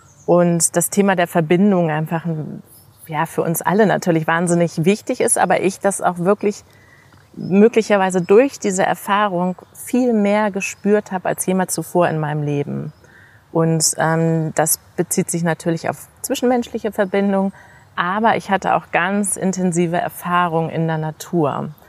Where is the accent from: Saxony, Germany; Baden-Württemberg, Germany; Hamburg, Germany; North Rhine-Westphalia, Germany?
Hamburg, Germany; now in Berlin, Germany; Ich lebe seit 14 Jahren in Berlin. Ich bin ein typischer Stadtmensch, bin aufgewachsen in Hamburg in der Großstadt, lebe in der Großstadt.